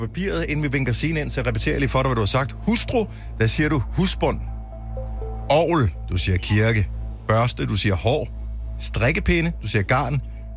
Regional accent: Bogense, Region of Southern Denmark, Denmark; Dagens deltager er fra min barndomsby, Bogense.

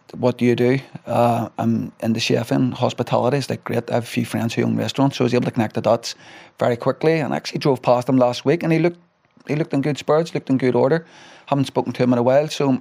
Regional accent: Belfast, Northern Ireland, United Kingdom; So, I grew up in the New Lodge, part of North Belfast, very close to Tigers Bay, very close to Crumlin Road, Shankill Road.

